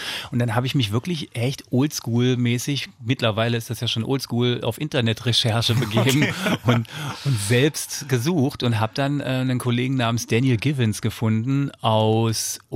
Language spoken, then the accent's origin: German; Saxony-Anhalt, Germany; Ich komme ja aus Sachsen-Anhalt, aber lustigerweise fühle ich mich mittlerweile fast, als käme ich aus Brandenburg.